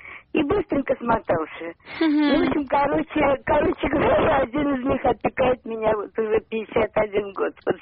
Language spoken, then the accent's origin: Russian; Moscow, Russia; мне годочков много, я из Москвы.